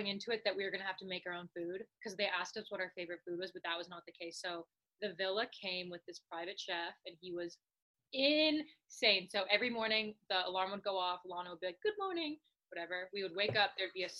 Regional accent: Canada; So I got, because I'm Canadian and the conversion rate

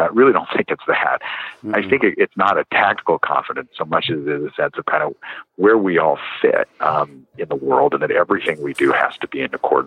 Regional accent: New Mexico, United States; I grew up out in New Mexico, and I spent a lot of time in the mountains.

